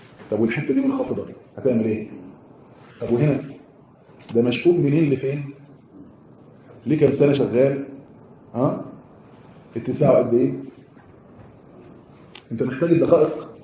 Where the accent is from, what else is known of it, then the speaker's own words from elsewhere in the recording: Egypt; كنا عندنا دورات في صعيد مصر طبعا كنا ماشيين